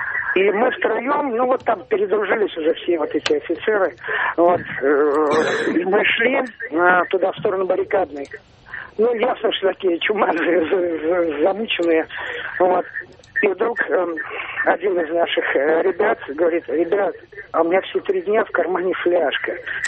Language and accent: Russian; Noginsk, Moscow Oblast, Russia; я из Ногинска.